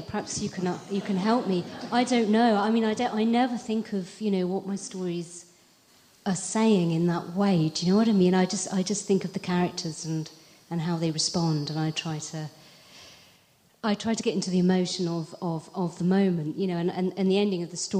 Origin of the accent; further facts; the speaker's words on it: Abingdon, South East England, United Kingdom; No, I set it in my hometown, which is Abingdon near Oxford.